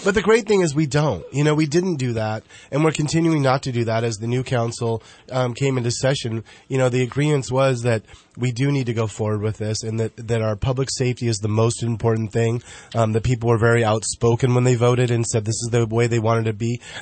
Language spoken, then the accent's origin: English; Dayville, Oregon, United States; also born or lived in North Dakota; I was born in Oregon and grew up and graduated from a small town in eastern Oregon called Dayville and went off to college in North Dakota.